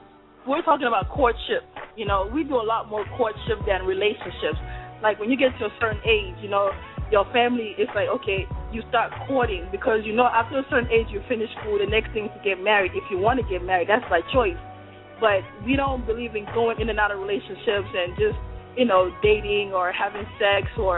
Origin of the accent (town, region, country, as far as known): Nigeria